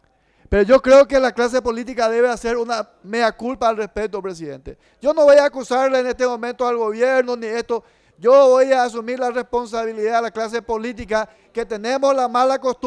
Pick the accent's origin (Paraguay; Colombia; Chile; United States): Paraguay; No somos democráticos los paraguayos, presidente